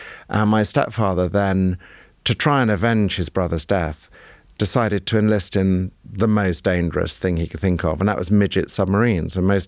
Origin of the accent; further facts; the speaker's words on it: East of England, United Kingdom; I remember growing up in Norfolk